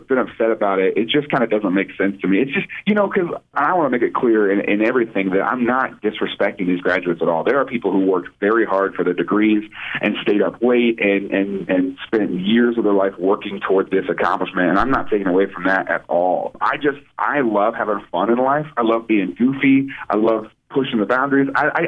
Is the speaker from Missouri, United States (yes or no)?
yes; Mount Vernon, Missouri, United States; now in Kansas City, United States; Yeah. I grew up near Springfield. I grew up in Mount Vernon.